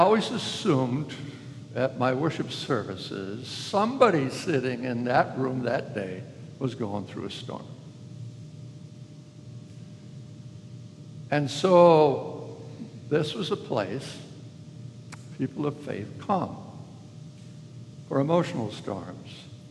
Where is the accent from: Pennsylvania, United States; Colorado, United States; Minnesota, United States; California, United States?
Minnesota, United States; I grew up in Minnesota, just north of St. Paul, Minneapolis.